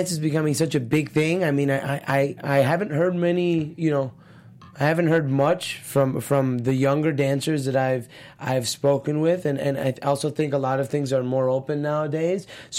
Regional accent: Miami, Florida, United States; So, like, growing up in Miami, I went to Florida Christian High School

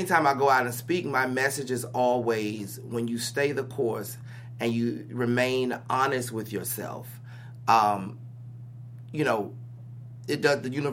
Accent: the South, United States; You know, me growing up in the South, you know, being a little bit in the streets, not fully in the streets, but a little bit in the streets

